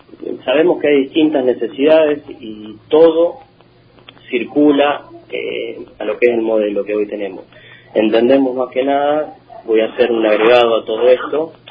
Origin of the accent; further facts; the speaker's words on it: Argentina; no es la que deberíamos estar viviendo como argentinos